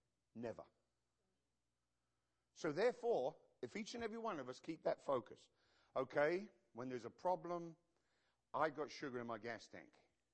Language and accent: English; United Kingdom; moved away as an adult; now in United States; I had to stand before a judge, lift my hand, and swear that I am no longer British. That I am now an American.